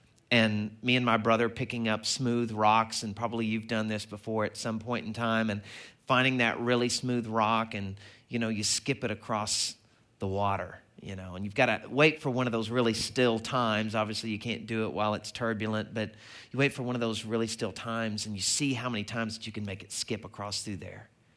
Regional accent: Arkansas, United States; when I was growing up, I grew up in Arkansas, and one of the things down there that they have an abundance of is tons of lakes and rivers and streams

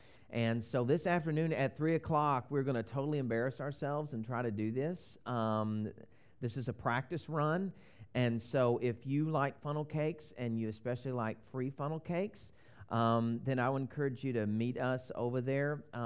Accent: the South, United States; accent: Southern; I'm originally from the South. If you pick up on my accent, it's probably exaggerated a little bit because I've been around all my relatives this last week.

